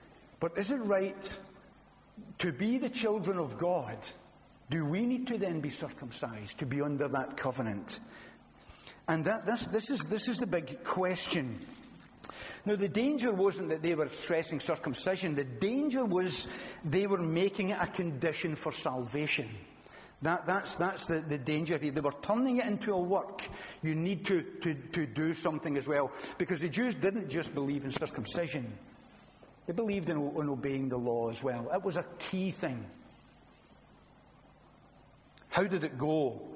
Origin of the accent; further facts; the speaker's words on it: Scotland, United Kingdom; I'm Scottish. It's who I am.